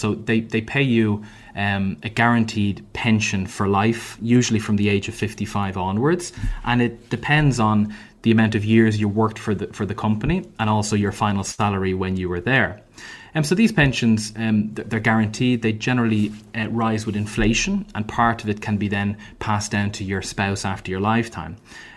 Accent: Dublin, Leinster, Ireland; I'm from Ireland. I grew up in Dublin.

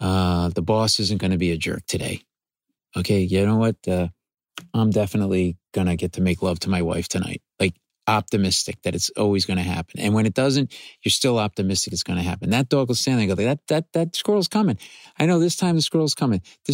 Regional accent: Providence, Rhode Island, United States; now in New York City, United States; We both live in New York City, but you went to Brown, and I grew up in Providence, as did my wife.

